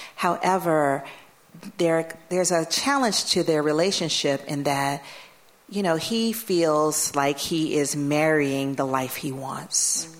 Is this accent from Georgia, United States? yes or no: yes; Atlanta, Georgia, United States; because when I grew up in Atlanta, it was segregated